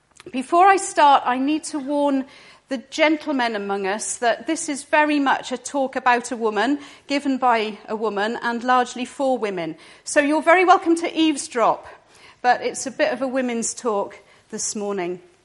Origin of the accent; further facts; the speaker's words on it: England, United Kingdom; This isn't easy for us to understand being English, but in Scotland, there's still quite a strong tribal and clan-based system.